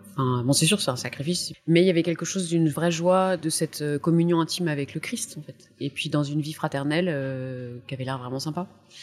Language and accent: French; Soissons, Hauts-de-France, France; born there; Alors, je suis née dans l'Aisne, à Soissons. J'étais dans une famille chrétienne pratiquante, mais sans plus.